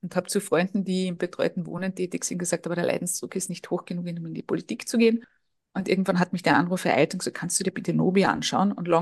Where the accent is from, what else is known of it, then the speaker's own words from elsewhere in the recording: Austria; ich lebe noch immer als Österreicherin gern in Home of Schrems.